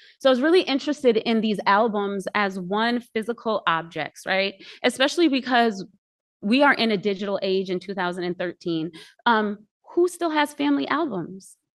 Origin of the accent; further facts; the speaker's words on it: Ithaca, New York, United States; moved away as an adult; now in Georgia, United States; I grew up in Ithaca, 10 square miles surrounded by reality, a place that took almost 40 years to leave and that I returned to make this body of work.